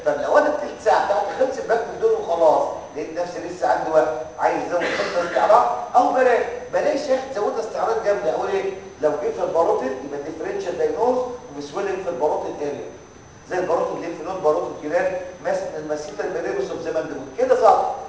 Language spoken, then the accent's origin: Arabic; Egypt; في ناس عندنا في مصر